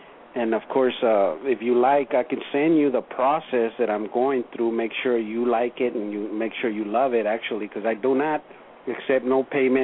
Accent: El Paso, Texas, United States; now in Los Angeles, United States; I'm from El Paso, Texas, but I could never go back and live there anymore, because I visited one time in my 10 years that I've been here in L.A.

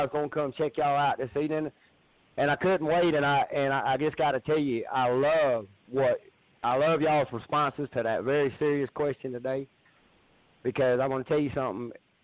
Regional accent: Florida, United States; So I'm from North Florida, which y'all probably don't think it's much better, but it is that poor part of the South. Yeah, and I was raised dirt poor South.

